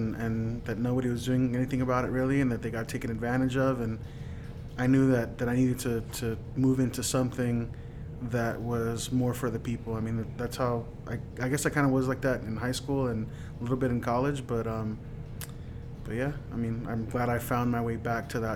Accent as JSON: {"language": "English", "region": "California", "country": "United States", "said": "I've been living in the area for the last 5 years. I'm originally from California."}